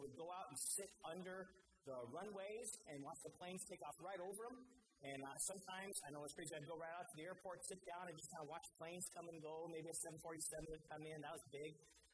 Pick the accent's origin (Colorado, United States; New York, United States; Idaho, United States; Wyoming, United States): Colorado, United States; Denver; When I was growing up in Denver